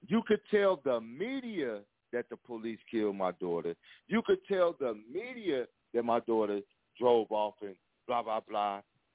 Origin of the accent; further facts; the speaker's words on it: Chicago, Illinois, United States; I'm from Chicago, you know.